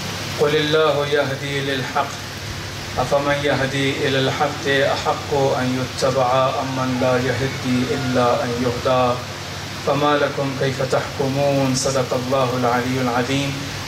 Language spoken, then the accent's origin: Urdu; Pakistan; پاکستان ہمارا ملک ہے، پاکستان ہمارا وطن ہے، پاکستان ہماری شناخت ہے، پاکستان ہماری مٹی ہے. ہم جس جگہ بھی دنیا میں چلے جائیں ہم پاکستانی ہیں